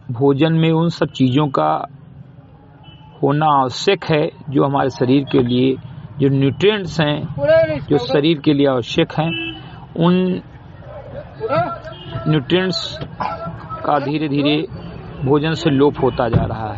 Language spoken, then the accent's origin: Hindi; Bahraich, Uttar Pradesh, India; ग्राम सभा समरी घटई विकासखंड मेंतुआ जनपद बहराइच का मूल निवासी हूं